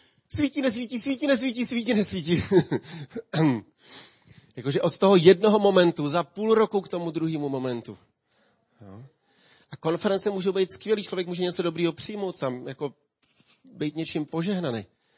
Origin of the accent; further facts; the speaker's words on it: Ústí nad Labem, Ústí nad Labem Region, Czechia; Já si pamatuju, když jsem byl kluk a tady v Ústí byla jenom taková maličká skupinka